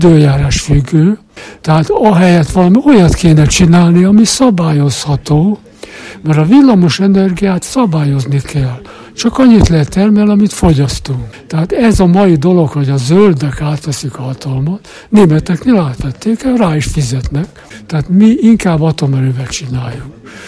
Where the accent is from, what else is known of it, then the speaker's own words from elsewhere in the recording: Lőrinci, Heves, Hungary; Én erőmű mellett nőttem föl, 50-es években, Mátrában, Lőrincében.